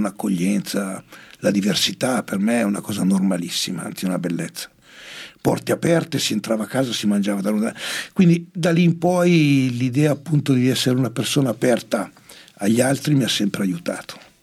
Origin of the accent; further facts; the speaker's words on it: Milan, Lombardy, Italy; also born or lived in Cernusco sul Naviglio; io sono stato educato in una famiglia e in un cortile della periferia di Milano, dove noi eravamo l'unica famiglia del nord